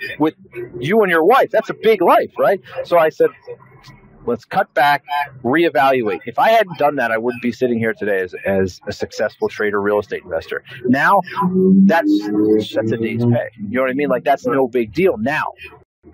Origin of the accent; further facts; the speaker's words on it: United States; born there; I was born in the United States. That in and of itself is lucky, in my opinion.